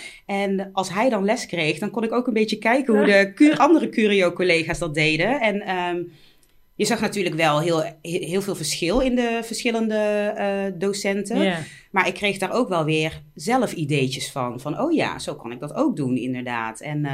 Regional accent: Netherlands; Nou, ik ben zelf, ik ben wel in Nederland geboren, maar mijn moeder is van Indonesië en mijn vader is van Aruba. En ik ben in Nederland opgegroeid

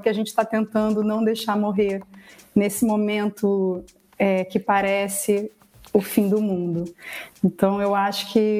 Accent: Rio de Janeiro, Brazil; eu sou uma mulher brasileira, nascida e criada no Rio de Janeiro, tenho dois filhos, Branca e Fênix.

